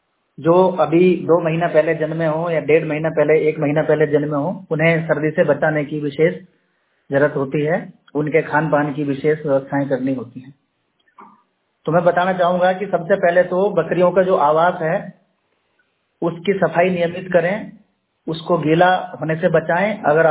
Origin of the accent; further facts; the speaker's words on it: Pindwara, Rajasthan, India; मैं सिरोही पिंडवाड़ा से हूँ।